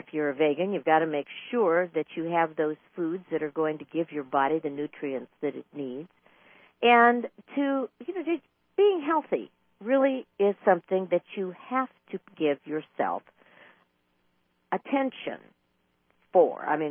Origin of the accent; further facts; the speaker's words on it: California, United States; Even though I grew up in California, it was just, we had so much fruit, so many different varieties of fruit.